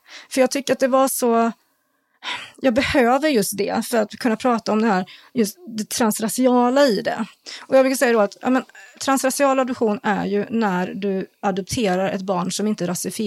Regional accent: Sweden; jag är från Sverige.

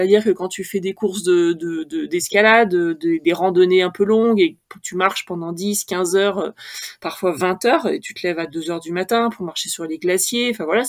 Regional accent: Auvergne-Rhône-Alpes, France; J'ai grandi en Haute-Savoie, nous balader sur les chemins.

